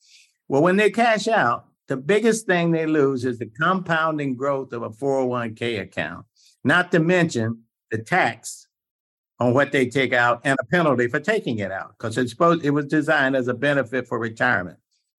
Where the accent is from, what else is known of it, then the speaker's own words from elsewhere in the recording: Freeport, Illinois, United States; also born or lived in Mississippi; when I left Mississippi, I grew up in Freeport, Illinois, small Midwestern town, 30,000 people, 10% Black